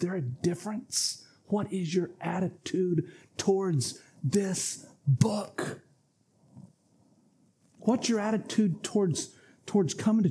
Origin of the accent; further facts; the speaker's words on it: Rocky Mount, North Carolina, United States; I live in a unique part of the country growing up in Rocky Mount, North Carolina.